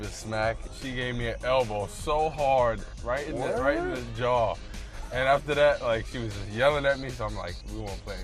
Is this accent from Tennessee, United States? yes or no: no; New Jersey, United States; Growing up in Jersey, right down the street from Giant Stadium.